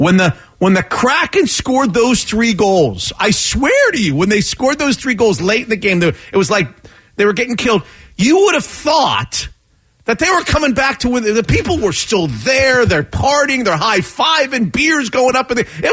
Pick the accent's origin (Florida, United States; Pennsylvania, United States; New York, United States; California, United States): Florida, United States; I grew up in Florida before in the 70s when we didn't even know what hockey was. We didn't know what ice was in Florida.